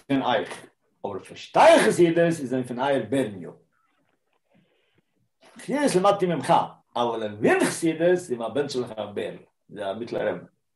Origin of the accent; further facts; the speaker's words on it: Toronto, Ontario, Canada; אני זוכר, אני הייתי ילד, הגעתי לטורונטו, אני גדלתי בטורונטו.